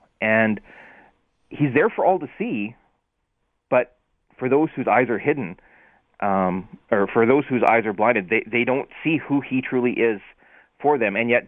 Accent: Cranbrook, British Columbia, Canada; born there; I was born in Cranbrook, B.C.

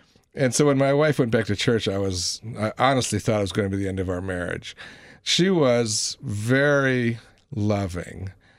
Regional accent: Denver, Colorado, United States; when I was growing up in Denver, I lived next to a Roman Catholic boy who for 4 years called me Christ Killer

